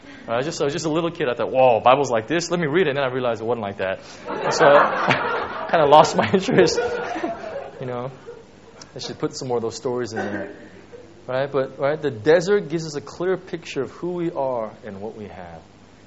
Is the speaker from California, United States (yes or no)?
yes; California, United States; I'm from California. California is one big desert, right?